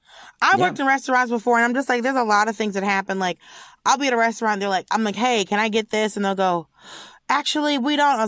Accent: United States; I'm an American. I can't do this math.

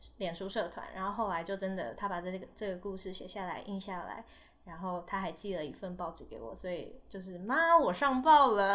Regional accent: Taiwan; 然后我就说，哦，我从台湾来，我为什么在这？

